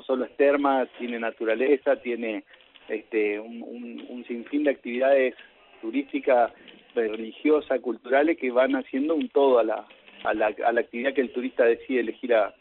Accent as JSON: {"language": "Spanish", "town": "Concordia", "region": "Entre Ríos", "country": "Argentina", "said": "yo soy de Concordia y tengo más palpable lo que nos pasa a nosotros"}